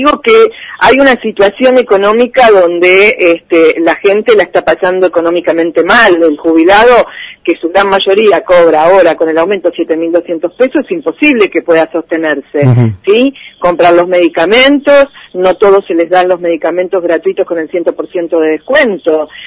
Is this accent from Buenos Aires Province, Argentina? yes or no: yes; La Matanza, Buenos Aires Province, Argentina; Yo camino por todos lados, soy de La Matanza y es la queja constante.